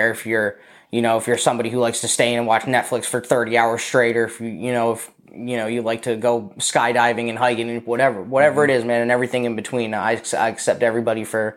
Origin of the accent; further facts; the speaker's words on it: Massachusetts, United States; So yeah, man, I'm from Massachusetts. First 18 years of my life, I grew up there. Central Massachusetts, Worcester County